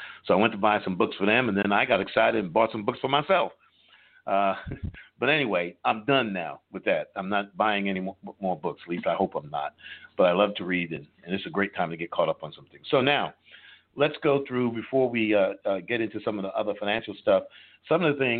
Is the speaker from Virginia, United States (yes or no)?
no; New York, United States; I'm a pizza snob because I'm from New York, and there's no better pizza than that comes from New York City.